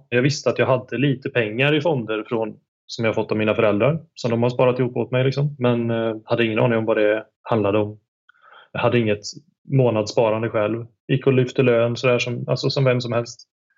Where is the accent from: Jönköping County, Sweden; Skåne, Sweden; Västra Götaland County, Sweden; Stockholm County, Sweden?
Västra Götaland County, Sweden; now in Gothenburg, Sweden; Jag är ju från Dalsland då.